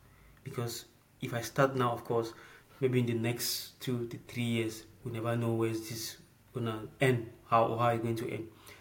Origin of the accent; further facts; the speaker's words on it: Cameroon; now in Ireland; Right now, I live in Ireland. Yeah, so, but originally I'm from Cameroon. So yeah, so I moved over to Ireland